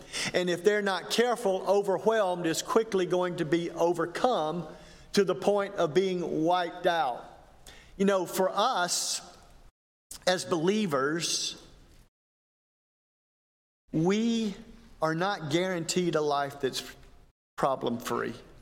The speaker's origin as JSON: {"language": "English", "town": "Dawson", "region": "Georgia", "country": "United States", "tie": "born or raised there", "said": "I grew up in Dawson, so I'm not unfamiliar with South Georgia. My family still lives there. That's where I go when I go home for Christmas."}